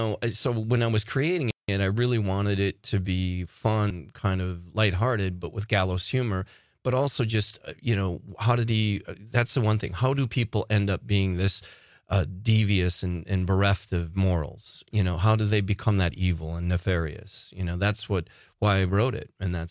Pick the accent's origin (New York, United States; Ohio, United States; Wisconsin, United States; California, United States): Wisconsin, United States; Waupaca; I'm from Waupaca, which is about 15 minutes from Plainfield, where Ed Gein is from.